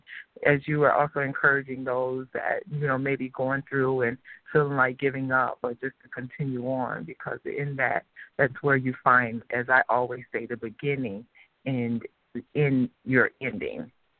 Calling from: Chicago, Illinois, United States; I'm calling here from Chicago.

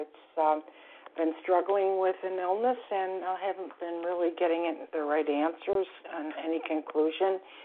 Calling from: Florida, United States; Happy New Year. … I'm calling from Florida.

